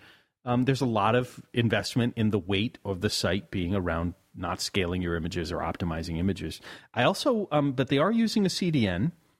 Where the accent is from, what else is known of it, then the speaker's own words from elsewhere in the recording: the South, United States; But as a Southerner, now